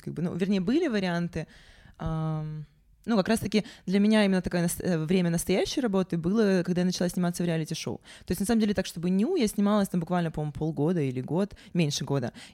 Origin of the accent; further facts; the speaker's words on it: Sevastopol, Ukraine; also born or lived in Yakutia; Я родилась в Якутии, но детство провела в Севастополе.